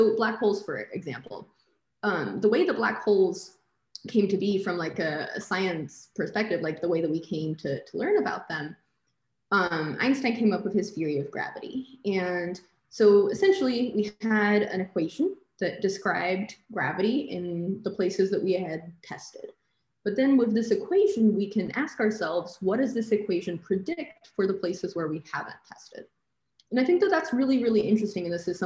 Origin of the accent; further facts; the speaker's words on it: Brazil; moved away; I'm originally from Brazil. I've moved around my whole life